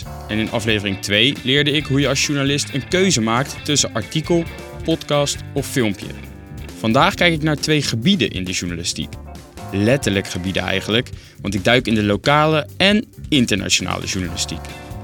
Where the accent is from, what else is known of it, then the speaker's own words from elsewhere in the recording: North Brabant, Netherlands; Ik kan er toch nergens anders beter mee kennis maken dan in mijn geliefde Brabant. De plek waar ik opgroeide en nog altijd veel kom.